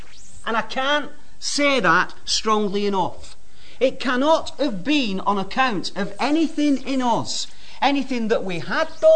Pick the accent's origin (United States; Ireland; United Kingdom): United Kingdom; England; I'm an Englishman. Through and through, I guess, if I'm being honest. British citizen, that's what it says on my passport.